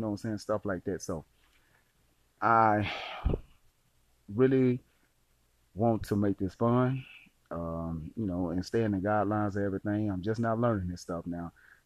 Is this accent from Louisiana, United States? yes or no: yes; Delhi, Louisiana, United States; I'm 43 years old. I'm from Delhi, Louisiana.